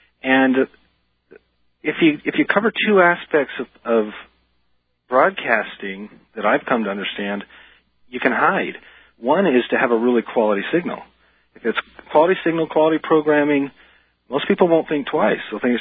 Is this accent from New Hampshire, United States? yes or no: yes; Portsmouth, New Hampshire, United States; I'm actually from Portsmouth.